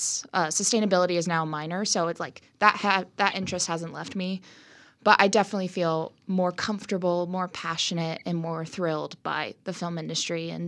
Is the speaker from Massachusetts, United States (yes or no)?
no; Sherwood, Oregon, United States; So I grew up in the Portland area. I grew up in Sherwood, a tiny little town known for the Robin Hood Festival every single summer.